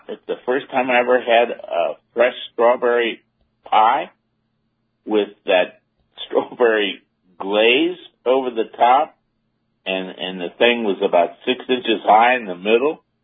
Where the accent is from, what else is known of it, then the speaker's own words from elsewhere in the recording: Ohio, United States; When I grew up in Ohio, there was a place called Frisch's Big Boy.